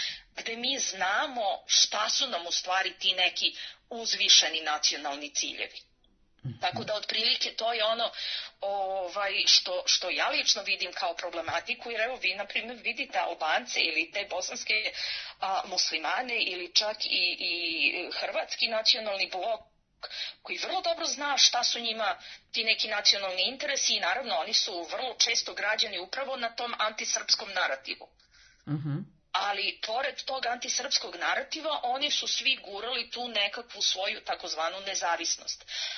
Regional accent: United States; Ja lično kao Amerikanka ili moj tim Amerikanaca ili Srbo-Amerikanaca ovde nije.

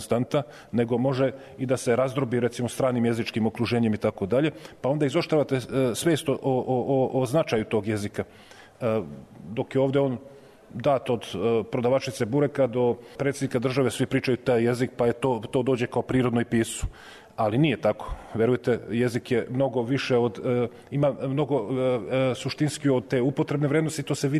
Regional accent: Bosnia & Herzegovina; also born or lived in Zemun; Sam rođen u Zemunu, a rastao u Bosni.

